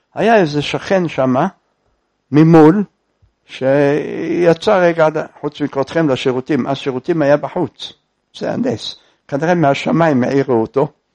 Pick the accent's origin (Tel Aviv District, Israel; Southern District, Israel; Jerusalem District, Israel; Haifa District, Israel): Jerusalem District, Israel; Jerusalem; born there; כי נולדתי אחרי 5 בנות ושתי הפלות. אז הייתה שמחה, רעש גדול, היה בירושלים